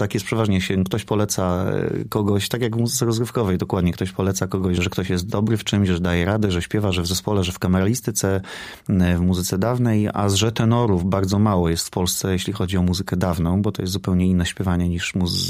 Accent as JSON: {"language": "Polish", "region": "Lower Silesian Voivodeship", "country": "Poland", "also_born_or_lived": "Legnica", "lives_now": "Zielona Góra, Poland", "said": "ja nie jestem rdzennym zielonogórzanem. Ja pochodzę z regionu Strzegomia Jawora, z mojej wioseczki. Później w Legnicy chodziłem do szkoły muzycznej i do liceum i tutaj przyszedłem na studia, jeszcze do Wyższej Szkoły Pedagogicznej."}